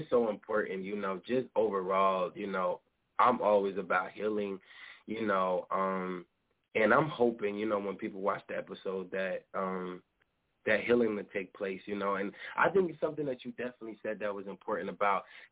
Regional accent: Trenton, New Jersey, United States; for those who don't know, we come from the same neighborhood. We come from Trenton.

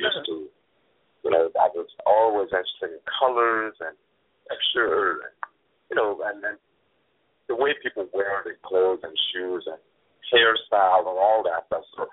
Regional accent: Rwanda; born there; first language French; English is a second language; moved away; I'm from Africa. You know, I was born in Rwanda and you know, traveled a bit around and then ended up here.

